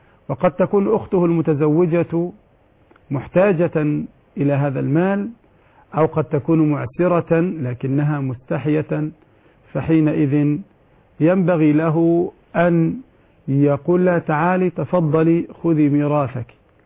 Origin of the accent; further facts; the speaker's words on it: Egypt; وهذا مشهور عندنا في مصر